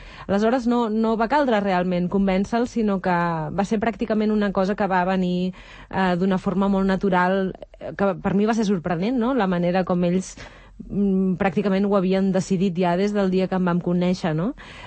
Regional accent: Mollet, Catalonia, Spain; Jo sóc de Mollet i, per tant, aquest entorn el coneixia bé

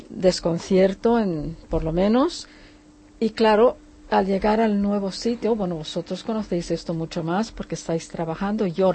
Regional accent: Philippines; Spanish is a second language; Yo, claro, siendo filipina, porque soy de origen filipino, tengo bastante contacto con los filipinos que vienen.

